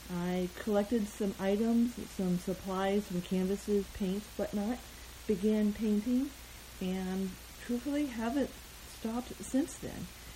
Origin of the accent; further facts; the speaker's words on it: Midwest, United States; I grew up in the Midwest, and prairie days especially is a painting that reminds me of being out in the cornfields and witnessing the prairies from the Midwest.